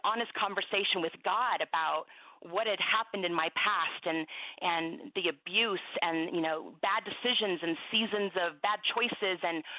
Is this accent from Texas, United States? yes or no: yes; Texas, United States; I grew up in Texas, so, you know, it's potluck every Sunday and huge crowds and a lot of family and a lot of people.